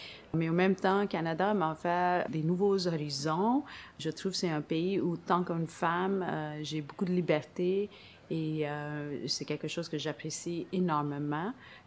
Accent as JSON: {"language": "French", "country": "India", "said": "aussi sur des projets en Inde, mon pays d'origine."}